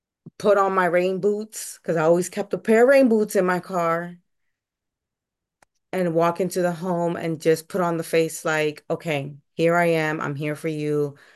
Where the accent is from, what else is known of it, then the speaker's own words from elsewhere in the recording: Pennsylvania, United States; And, I'm from Pennsylvania. So we have a lot of trailer parks and stuff, you know, up in the Poconos or up in Bethlehem and, you know, those places.